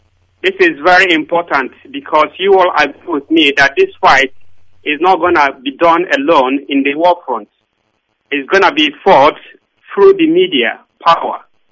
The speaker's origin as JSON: {"language": "English", "town": "Obagi", "country": "Nigeria", "said": "I am from Obagi in Ogu, or within Ogu Province, Biafra land."}